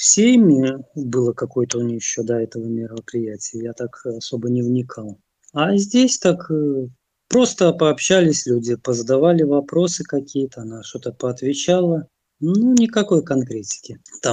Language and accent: Russian; Belarus; Мы сказали, что мы белорусы.